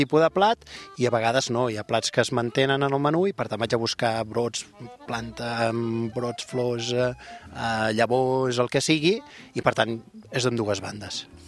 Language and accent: Catalan; Sant Vicenç de Montalt, Catalonia, Spain; Soc fill del Maresme, soc xurraví, soc de Sant Vicenç de Montalt, una terra on jo vaig néixer bàsicament d'horta i vinyes, i mar i muntanya, i per tant doncs, he crescut anant a buscar musclos i pescant pops quan era molt petit